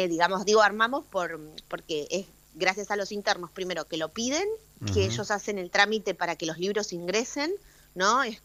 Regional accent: Burzaco, Buenos Aires Province, Argentina; now in Buenos Aires, Argentina; yo soy de Bursaco, acá en el conurbano bonaerense, ahora vivo en Capital hace años, pero en Bursaco hice mi primaria, secundaria, todo.

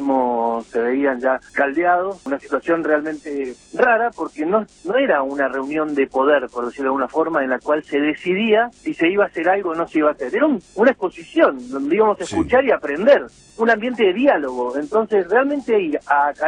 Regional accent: Argentina; y somos Argentina

